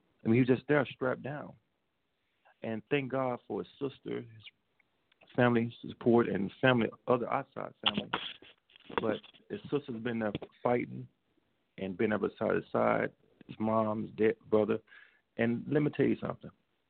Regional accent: Jonesboro, Louisiana, United States; But I'm from Jonesboro.

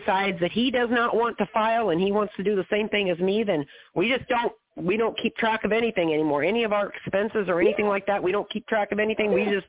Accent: Nebraska, United States; We are from Nebraska. Do we need to pay state taxes in Nebraska?

